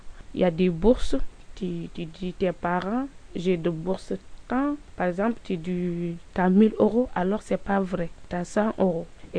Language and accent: French; Senegal; moved away as an adult; now in France; je suis sénégalaise, j'ai 19 ans et ça fait 8 mois que je suis en France.